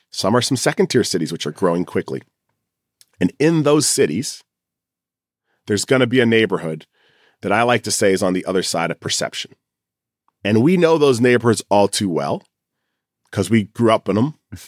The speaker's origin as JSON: {"language": "English", "region": "New England", "country": "United States", "tie": "born or raised there", "said": "And partly it was probably because I grew up in New England and I was a poor kid."}